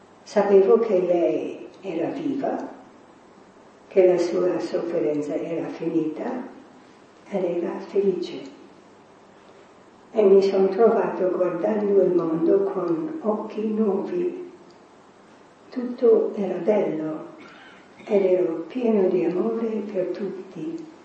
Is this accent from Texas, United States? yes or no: no; New York, United States; born there; Italian is a second language; se parlo con un accento è perché sono nata a New York e sono della generazione idealista ispirata da Kennedy